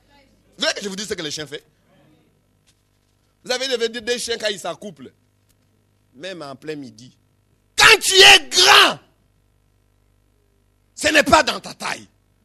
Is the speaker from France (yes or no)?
no; DR Congo; Chez nous, en République démocratique du Congo, je ne sais pas si dans d'autres cultures, on appelle les filles comme ça